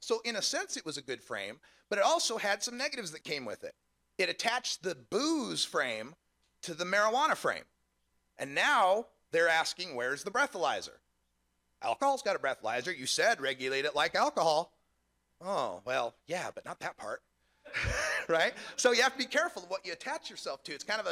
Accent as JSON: {"language": "English", "region": "Idaho", "country": "United States", "said": "I'm originally from Idaho, where we have 2 strains. Got some and don't. That's it, 2 strains. Very red state. In fact, I'm from the conservative county in Idaho."}